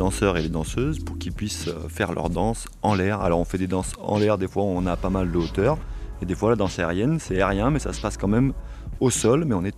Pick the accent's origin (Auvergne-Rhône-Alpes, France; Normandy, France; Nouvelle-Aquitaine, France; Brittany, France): Auvergne-Rhône-Alpes, France; Villefranche-sur-Saône; born there; Moi, je suis né à Villefranche-sur-Saône, dans le Beaujolais.